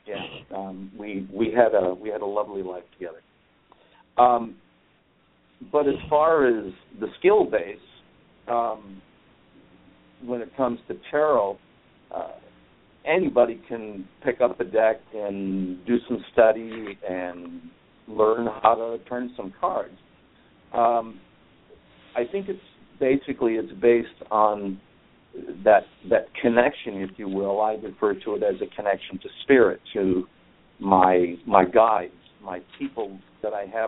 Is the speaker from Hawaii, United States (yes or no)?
no; Florida, United States; also born or lived in Ohio / Bahamas / Saudi Arabia; I was born in Ohio and grew up in South Florida in the Bahamas. Been on my own since right about 14, so I had a early start to my adult life, if you will.